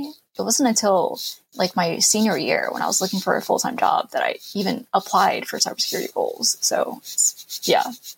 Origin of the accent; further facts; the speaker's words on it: Philadelphia, Pennsylvania, United States; No, I'm from Philly.